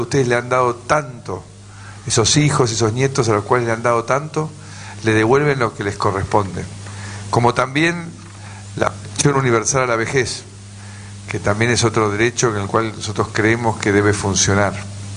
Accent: Tandil, Buenos Aires Province, Argentina; born there; Yo nací en Tandil

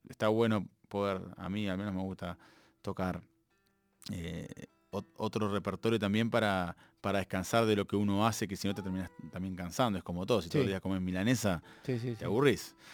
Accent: Uruguay; moved away; tanto Beto como yo somos uruguayos y tenemos la facilidad de contar con familia y amigos y casa allá

